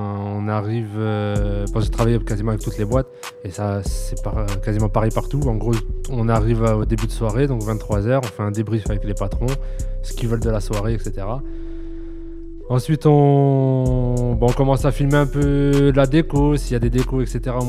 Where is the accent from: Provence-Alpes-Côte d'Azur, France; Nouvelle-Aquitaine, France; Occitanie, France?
Occitanie, France; Toulouse; Et je suis de Toulouse